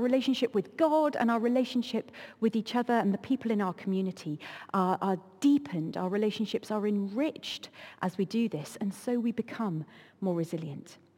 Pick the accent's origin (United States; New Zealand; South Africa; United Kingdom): United Kingdom; And we're British after all, aren't we?